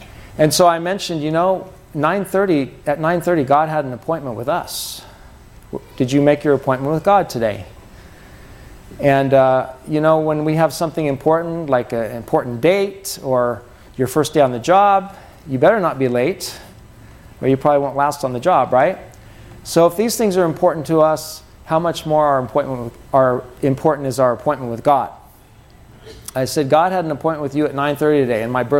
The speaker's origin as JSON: {"language": "English", "region": "Colorado", "country": "United States", "tie": "born or raised there", "also_born_or_lived": "Seattle", "said": "Grew up in Colorado after I was born in Seattle. My adoptive parents adopted me, and they raised me in Colorado"}